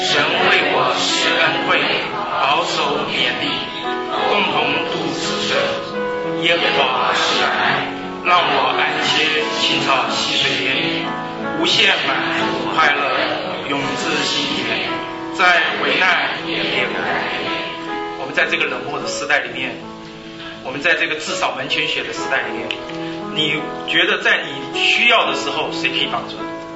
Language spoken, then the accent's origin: Chinese; Taiwan; 虽然我从台湾来，这首诗歌在台湾唱遍大街小巷